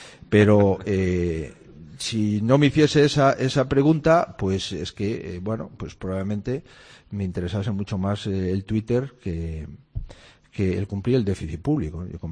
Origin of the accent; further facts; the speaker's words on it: Galicia, Spain; Yo soy gallego